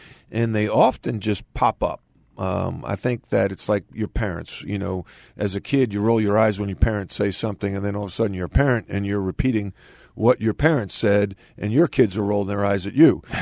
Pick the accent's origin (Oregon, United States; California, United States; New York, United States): New York, United States; Long Island; I grew up on Long Island. I was a Net fan when he was with the New York Nets.